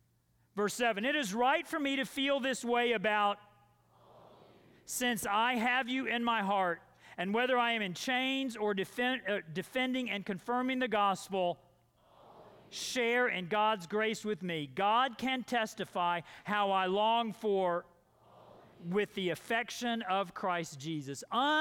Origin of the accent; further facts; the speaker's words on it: Dallas, Texas, United States; and I remember I grew up in Dallas, Texas.